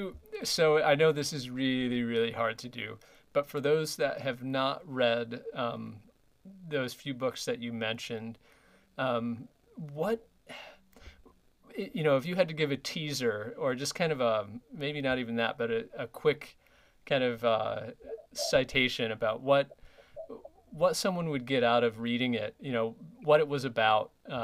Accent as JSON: {"language": "English", "region": "Michigan", "country": "United States", "tie": "born or raised there", "also_born_or_lived": "Chicago, United States", "said": "As you know, I grew up near Chicago in Michigan"}